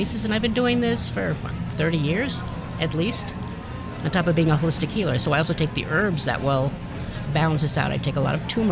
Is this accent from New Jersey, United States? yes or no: no; New York, United States; now in Utah, United States; I'm from New York, which has its own. I'm also Jewish.